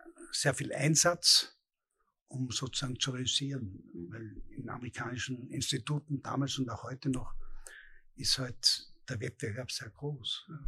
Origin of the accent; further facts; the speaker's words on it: Austria; moved away; nachdem ich als Österreicher von den Franzosen eher wie ein Deutscher eingeschätzt wurde